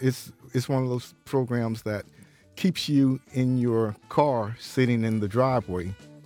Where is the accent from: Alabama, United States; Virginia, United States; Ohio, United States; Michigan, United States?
Alabama, United States; Fultondale; I'm from Fultondale, Alabama